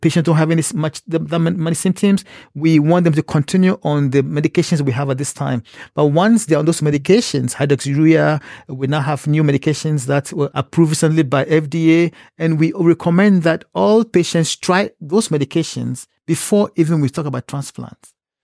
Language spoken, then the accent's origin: English; Ghana; now in United States; And growing up in Ghana, I saw the way sickle cell disease and other chronic illnesses devastated, you know, my friends and families and my patients in the hospital.